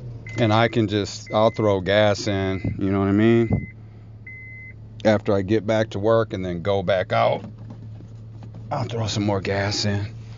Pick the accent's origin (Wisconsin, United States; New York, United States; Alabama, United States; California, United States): Wisconsin, United States; Milwaukee; also born or lived in East Chicago; That's my born state. Yeah, I was born in East Chicago, Indiana. I've been in Milwaukee since I was 2 years old, though.